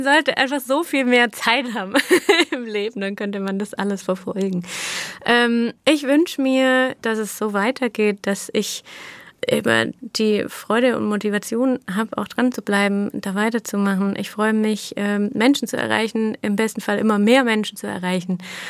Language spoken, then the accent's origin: German; Baden-Württemberg, Germany; Nicht ganz am Talende.